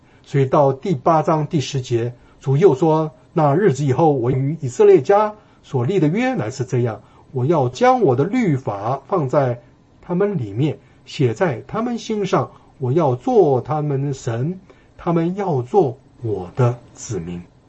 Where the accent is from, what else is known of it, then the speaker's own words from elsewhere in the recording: China; 我们中国人最喜欢吃烤乳猪，西方人最喜欢吃血淋淋的牛排，